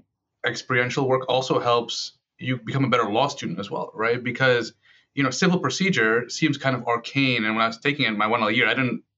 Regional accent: Long Island, New York, United States; Honestly, so I grew up on Long Island from an immigrant Muslim community, and there really wasn't any lawyers growing up.

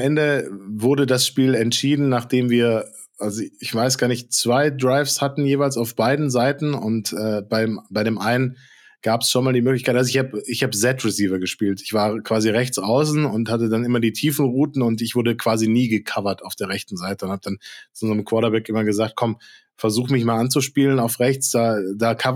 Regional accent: Hesse, Germany; Ich komme ja aus der Ecke da im Umland, also im nördlichen Teil von Frankfurt

